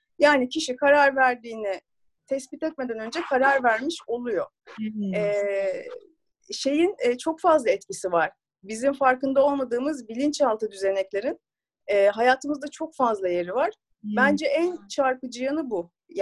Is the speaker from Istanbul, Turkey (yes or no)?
yes; Suadiye, Istanbul, Turkey; 36 yaşındayım. Suadiye'de doğdum, büyüdüm.